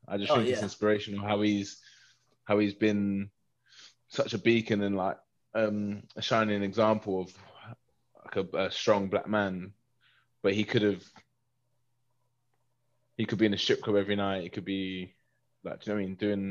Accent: England, United Kingdom; basically trying to literally like might as well have had hazmat suits on around us because we're from England.

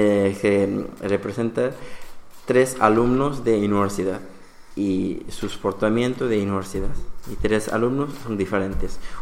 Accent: Santiniketan, West Bengal, India; Spanish is a second language; En India es mi pueblo. Mi pueblo me encanta, en Santiniketan, donde yo crecí desde pequeñito.

